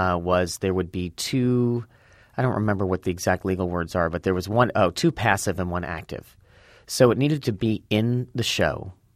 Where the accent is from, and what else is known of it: Los Angeles, California, United States; born or raised there